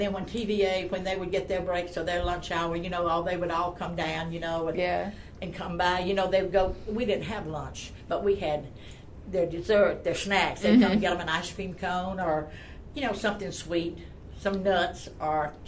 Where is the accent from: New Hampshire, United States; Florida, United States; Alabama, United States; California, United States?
Alabama, United States; Mobile; now in Knoxville, United States; Mobile, Alabama.